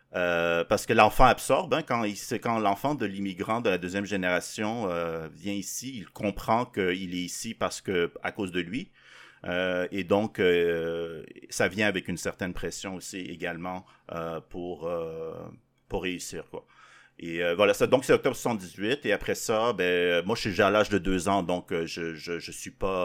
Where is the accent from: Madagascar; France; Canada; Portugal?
Madagascar; Toliara, Atsimo-Andrefana; born there; je suis né à Madagascar, petite île dans l'océan Indien